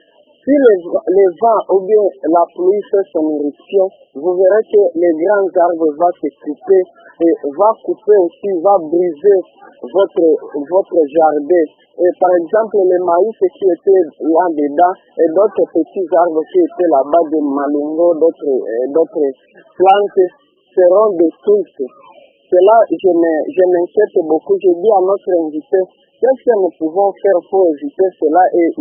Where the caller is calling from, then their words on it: Kalima, Maniema, DR Congo; Je dis ici chez nous à Kalima